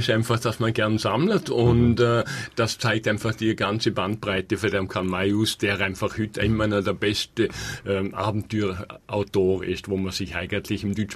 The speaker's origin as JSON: {"language": "German", "country": "Switzerland", "said": "wir als Schweizer Karl-May-Freunde"}